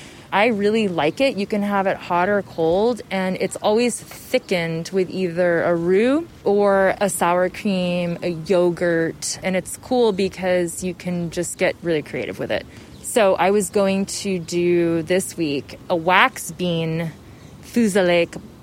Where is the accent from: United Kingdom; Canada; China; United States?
United States; I'm American, Hungarian, I haven't really known very many Hungarians growing up, but it's the only ethnicity that I feel I can grab onto.